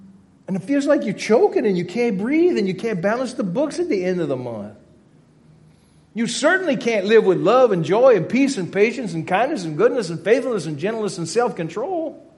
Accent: Louisiana, United States; One of the great gifts I had in my life was growing up in South Louisiana.

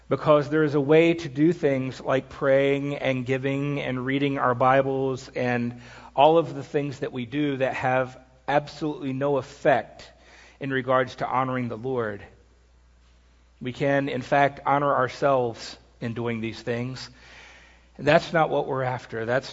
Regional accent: Columbia, South Carolina, United States; I grew up in South Carolina, in Columbia

